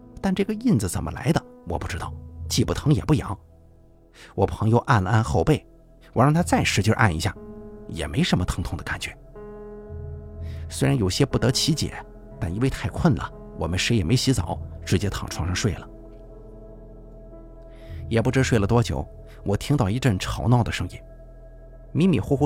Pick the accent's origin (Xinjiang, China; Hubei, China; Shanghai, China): Xinjiang, China; accent: Xinjiang; 而且我们是新疆人，我爸压根也不会讲普通话呀，平常说话也是带着浓烈的新疆口音呢。